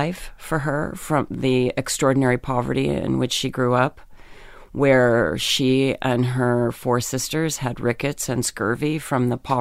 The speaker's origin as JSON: {"language": "English", "region": "Pennsylvania", "country": "United States", "tie": "born or raised there", "said": "In Pennsylvania."}